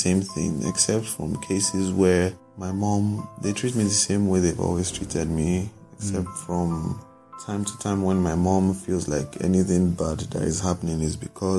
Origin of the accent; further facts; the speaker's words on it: Nigeria; I'm a Nigerian. I'm gay. I'm also a student in the University of Ibadan.